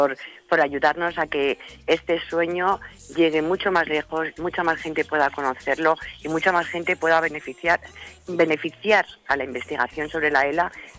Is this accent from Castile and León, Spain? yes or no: no; Castilla-La Mancha, Spain; porque Castilla, nosotros somos castellanos, o sea, Castilla abarcaba un terreno importante, pero es que Toledo lo tenemos aquí al lado